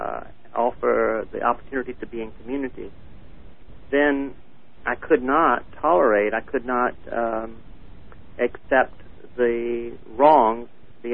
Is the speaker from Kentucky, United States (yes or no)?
no; North Carolina, United States; I grew up in North Carolina in a rigidly racially segregated society